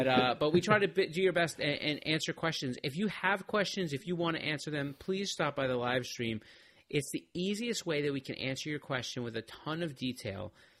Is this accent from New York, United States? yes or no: yes; New York, United States; Listen, we're from New York. It's as hard as it's here in LA and all these.